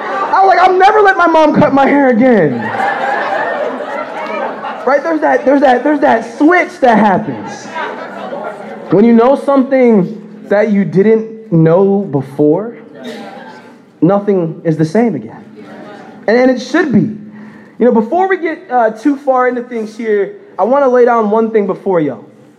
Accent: Roosevelt, New York, United States; also born or lived in Hackettstown, New Jersey; My origin story starts in New York. I was born on Long Island, I was born in Roosevelt. I'm a Knicks fan, I'm a Mets fan

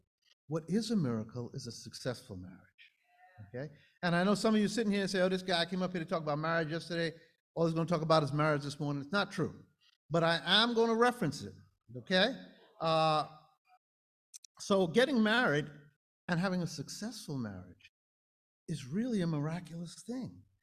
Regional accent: Brooklyn, New York, United States; we are originally from New York. We're original New Yorkers. We were born right across the river in Brooklyn. Brooklyn, USA, that's right.

